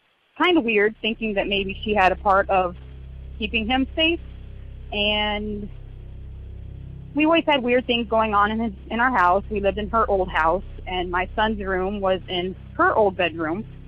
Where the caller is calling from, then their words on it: Wapello, Iowa, United States; I'm calling from Wapello, Iowa.